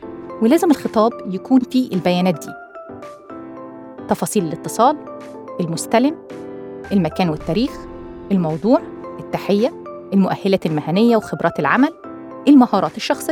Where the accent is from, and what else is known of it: Egypt